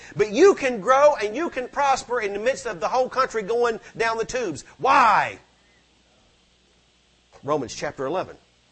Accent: Florida, United States; Oh yeah, brother, when I grew up in Florida, man, you didn't want Canadian money.

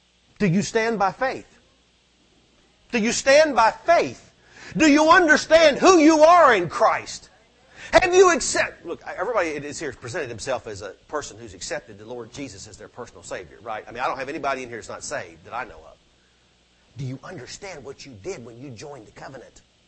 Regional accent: Florida, United States; Oh yeah, brother, when I grew up in Florida, man, you didn't want Canadian money.

